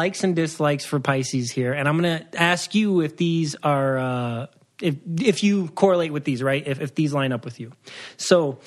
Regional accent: Waukegan, Illinois, United States; born there; So I was born in Waukegan, Illinois, but my dad was in the Navy, so we moved around a lot. I've never been to Waukegan ever since

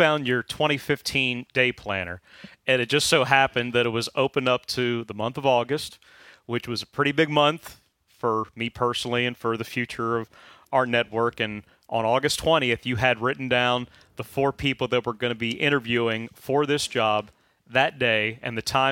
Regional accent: Cumberland, Maryland, United States; the first time I ever did stats for the local radio station was the annual homecoming game in my hometown. The two public schools in Cumberland, Maryland, Allegheny High School and Fort Hill, they share the same home field

